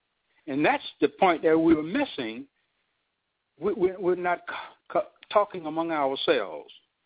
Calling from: Mount Vernon, New York, United States; I'm calling from Mount Vernon, New York.

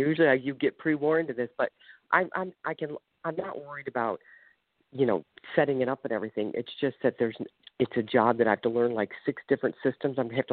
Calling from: Ohio, United States; I'm calling from Ohio.

